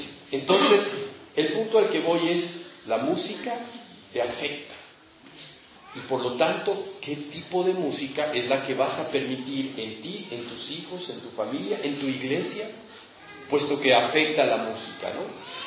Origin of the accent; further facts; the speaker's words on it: Mexico; como buenos mexicanos, oímos el rey